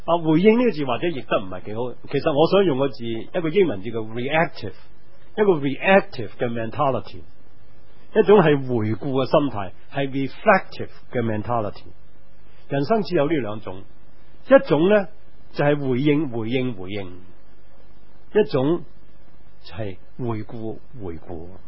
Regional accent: Guangdong, China; 就好似我哋广东人话

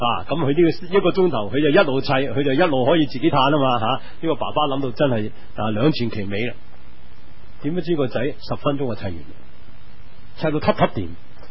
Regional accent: China; 我哋中國人嘅父母咧

